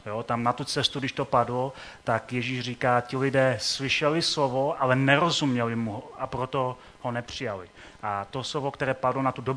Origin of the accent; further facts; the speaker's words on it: Hradec Králové, Hradec Králové Region, Czechia; Velmi zdaleka, přijel jsem z Hradce Králové.